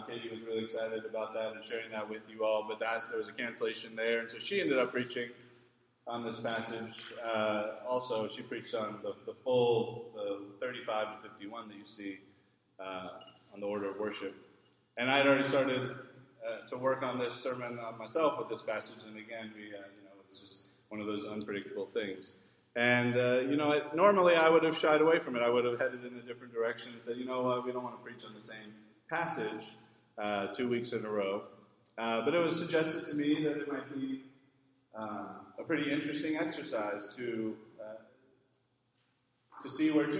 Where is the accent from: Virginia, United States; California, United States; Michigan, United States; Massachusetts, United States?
Virginia, United States; I grew up outside of Washington, D.C. I grew up in the D.C. metro area, Northern Virginia.